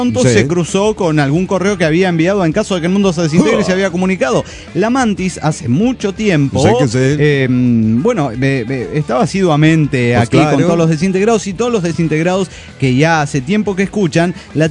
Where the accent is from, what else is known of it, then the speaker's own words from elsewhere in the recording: Mexico City, Mexico; del DF mexicano.